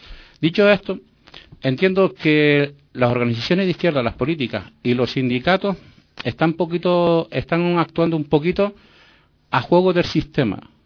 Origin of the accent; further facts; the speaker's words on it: Canary Islands, Spain; yo soy independentista canario, ¿no?